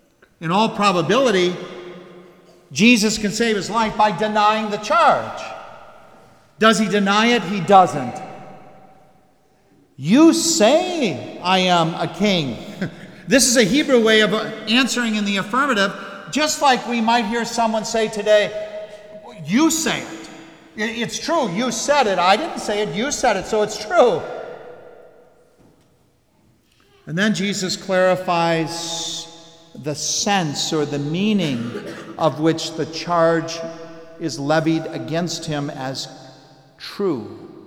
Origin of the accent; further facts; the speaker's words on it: Wisconsin, United States; Well, growing up in Wisconsin, we still certainly knew about the game.